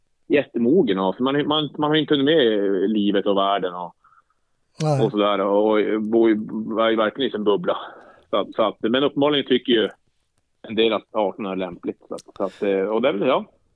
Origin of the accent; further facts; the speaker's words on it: Jokkmokk, Norrbotten County, Sweden; Jag är uppvuxen i Jokkmokk. Det är ju just norr om polcirkeln i inlandet då. Mitt i Sverige, norr om polcirkeln.